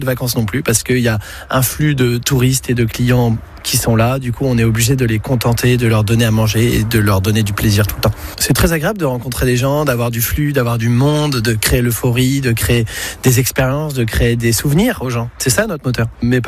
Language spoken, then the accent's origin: French; Nouvelle-Aquitaine, France; born there